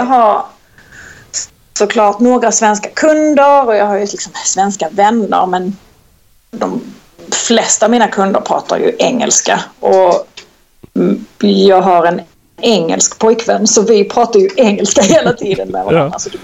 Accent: Kristianstad, Skåne, Sweden; accent: Scanian; jag är född och uppvuxen i Kristianstad.

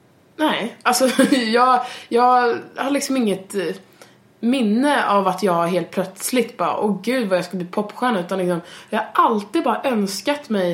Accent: Umeå, Västerbotten County, Sweden; Jag är också från Umeå. Jag är född i Umeå.

